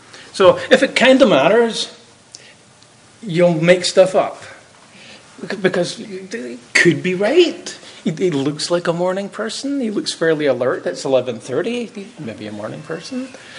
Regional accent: Scotland, United Kingdom; born there; I'm hearing a whisper, Scotland. You're right. Nobody knows the town.

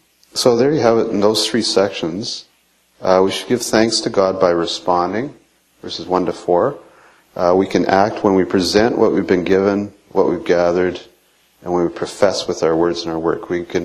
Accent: Canada; even though we're very Canadian and polite.

